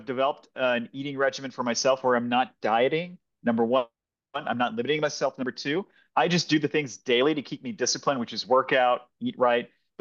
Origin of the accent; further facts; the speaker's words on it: Kansas City, Missouri, United States; also born or lived in India; So growing up, I grew up in Kansas City when I was